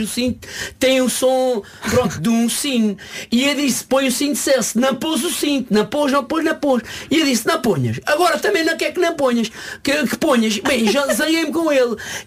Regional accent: Faro, Algarve, Portugal; Sou de Faro, nasci em Faro, nascido, criado em Faro, contente, gosto de praia, gosto de sol

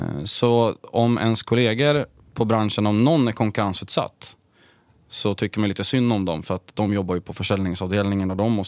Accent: Sundsvall, Västernorrland County, Sweden; Då började jag jobba på ett elbolag som fanns i Sundsvall där jag är uppvuxen.

